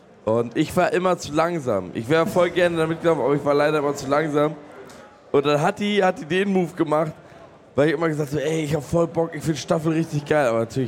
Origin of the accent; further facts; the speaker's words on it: Lübeck, Schleswig-Holstein, Germany; das ist so ein großes Ding bei uns in Lübeck